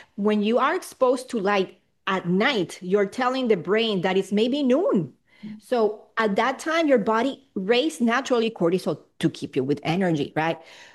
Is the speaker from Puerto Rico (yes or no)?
yes; Puerto Rico; I'm from Puerto Rico. So in my culture, we drink a lot of coffee.